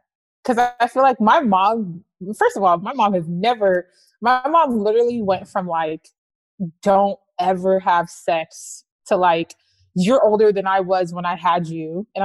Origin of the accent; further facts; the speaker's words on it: Atlanta, Georgia, United States; because, you know, I'm from Atlanta